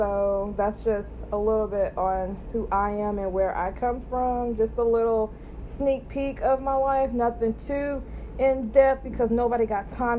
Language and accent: English; Henderson, Texas, United States; also born or lived in Longview; But I was born in 1993 in Longview, Texas. And then I moved to Henderson, Texas with my mommy.